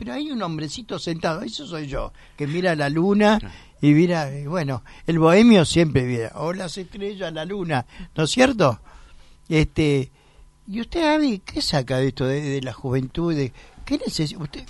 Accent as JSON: {"language": "Spanish", "region": "Buenos Aires", "country": "Argentina", "said": "Yo soy romántico, soy un bohemio. Empedernido, como buen porteño, el porteño es el hombre del cafetín"}